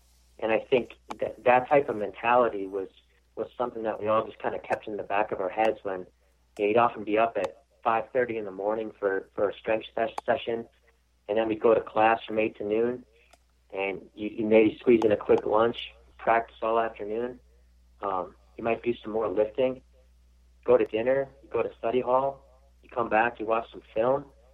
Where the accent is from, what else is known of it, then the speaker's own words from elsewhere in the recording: Marshfield, Wisconsin, United States; Yeah, I grew up in a family of four kids. Three of us were a year apart.